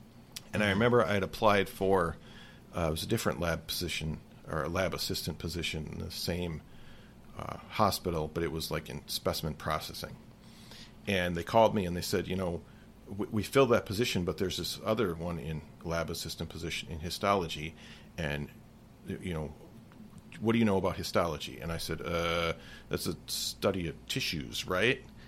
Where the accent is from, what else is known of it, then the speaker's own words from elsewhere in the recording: Milwaukee, Wisconsin, United States; I am from Milwaukee, Wisconsin, and I'm a pathologist assistant